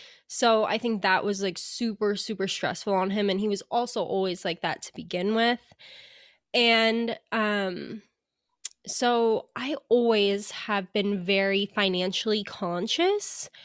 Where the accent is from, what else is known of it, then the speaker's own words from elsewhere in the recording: Reno, Nevada, United States; I grew up in Reno, so Tahoe area, so it's kind of home.